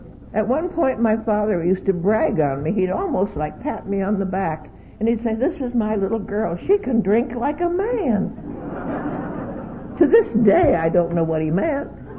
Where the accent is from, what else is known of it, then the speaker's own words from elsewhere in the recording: Pennsylvania, United States; I graduated when I was 19 years old, went back up to my home state in Pennsylvania, and was introduced to an older crowd.